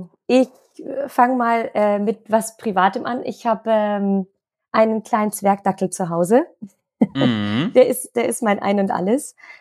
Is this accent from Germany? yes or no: yes; Nuremberg, Bavaria, Germany; born there; Hamburg gelebt, war richtig, richtig schön, aber ich bin jetzt wieder back to family and friends und wohne jetzt wieder in meiner Geburtsstadt im schönen Nürnberg.